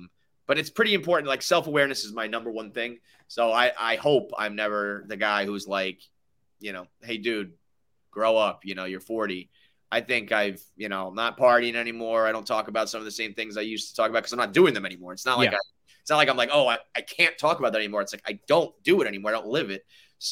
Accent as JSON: {"language": "English", "region": "New York", "country": "United States", "tie": "born or raised there", "said": "I've always been a New York guy. I was born in the Bronx."}